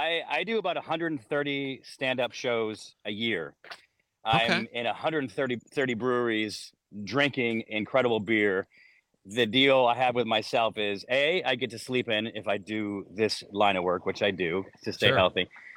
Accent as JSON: {"language": "English", "town": "Syracuse", "region": "New York", "country": "United States", "tie": "born or raised there", "said": "Again, I grew up in Syracuse, which is very, very, very similar weather, probably the same weather, in fact."}